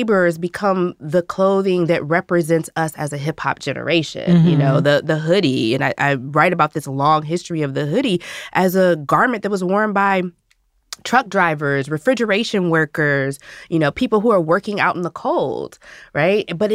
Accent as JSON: {"language": "English", "region": "Indiana", "country": "United States", "tie": "born or raised there", "said": "I mean, I grew up in Indiana. But all my family is from the South."}